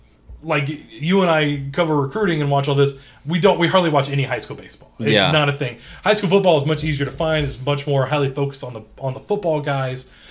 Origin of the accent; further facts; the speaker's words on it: Louisiana, United States; That's a much darker thing, but I'm from Louisiana.